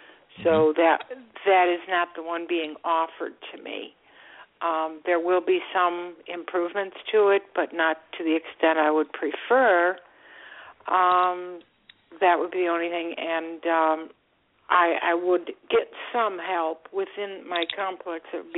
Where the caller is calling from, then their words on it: Florida, United States; I'm calling from sunny South Florida.